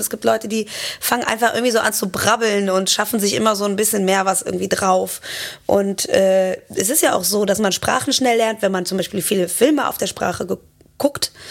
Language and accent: German; Cologne, North Rhine-Westphalia, Germany; Ich bin durch und durch Kölnerin.